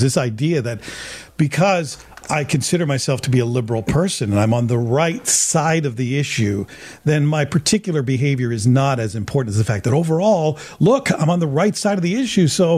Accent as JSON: {"language": "English", "country": "Canada", "said": "Worth doing once in your life as a Canadian?"}